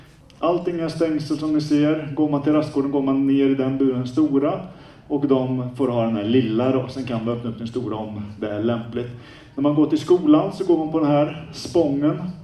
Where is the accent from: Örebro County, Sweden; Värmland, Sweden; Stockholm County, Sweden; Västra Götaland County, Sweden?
Värmland, Sweden; Forshaga; Jag kommer ju från Forshaga, jag tror inte ens vi har 14 000 invånare i hela kommunen.